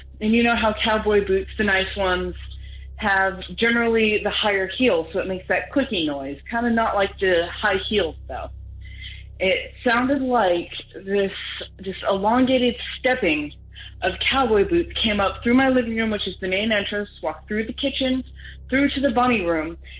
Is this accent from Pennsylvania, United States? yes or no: yes; Pennsylvania, United States; born there; I was born up in Pennsylvania. I know what cowboy boots sound like, especially on any surface. I was raised in them.